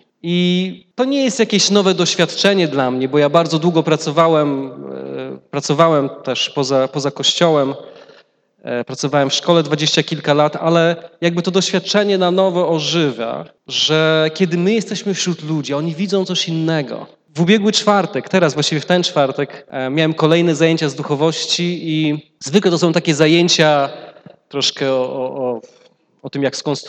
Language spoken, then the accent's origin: Polish; Koło, Greater Poland Voivodeship, Poland; Jestem z Koła, jestem pastorem Kościoła Bożego w Chrystusie w Kole. Koło to jest nieduże miasto między Warszawą a Poznaniem, tak w połowie drogi w centralnej Polsce.